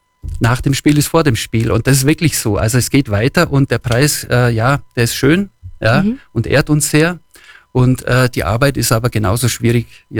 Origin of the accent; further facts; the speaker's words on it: Allgäu, Germany; Ja, ich bin im Allgäu aufgewachsen und natürlich ist das mein Kreativplatz letztendlich.